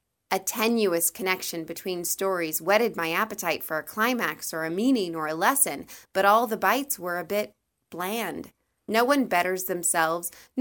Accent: Norton, Kansas, United States; from Norton, Kansas.

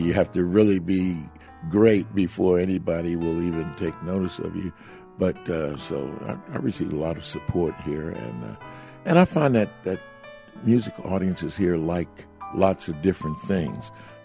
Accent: New York City, New York, United States; moved away as an adult; now in West Virginia, United States; Yes, I grew up in Jamaica, Queens

